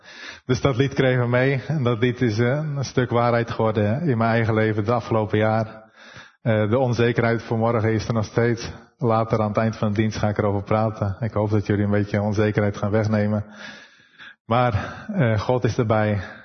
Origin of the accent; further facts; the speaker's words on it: Hardinxveld-Giessendam, South Holland, Netherlands; moved away as an adult; also born or lived in Rio de Janeiro / São Paulo; now in Ritápolis, Brazil; Ik ben getrouwd met Danielle. Wij komen oorspronkelijk uit Hanningsveld-Giessendam. En werken sinds 2005 in Brazilië. Daar hebben we eerst 3 jaar in Rio de Janeiro gewoond. Daarna 3 jaar in São Paulo.